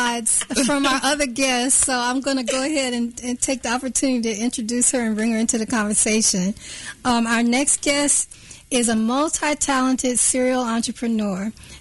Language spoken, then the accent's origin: English; Overland Park, Kansas, United States; I'm from Overland Park, Kansas, but I guess I've been spending so much time in Kansas City, Missouri, I kind of got indoctrinated in the KCMO stuff.